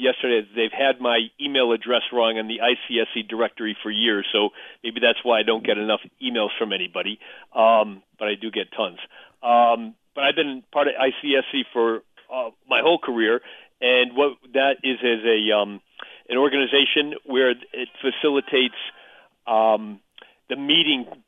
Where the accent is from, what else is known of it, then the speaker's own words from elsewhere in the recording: Cromwell, Connecticut, United States; now in West Hartford, United States; And I'm from Cromwell, Connecticut. I live in West Hartford with my wife, Maria, and our four kids.